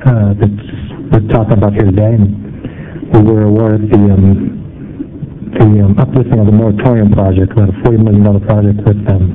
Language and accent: English; Guam; born there; I was born in Guam.